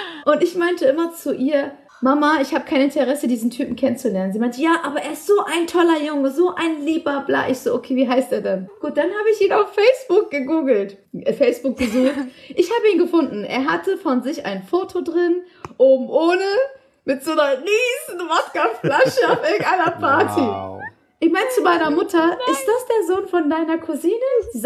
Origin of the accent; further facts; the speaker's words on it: Germany; ich bin eine Deutsche. Und ich lebe in Deutschland.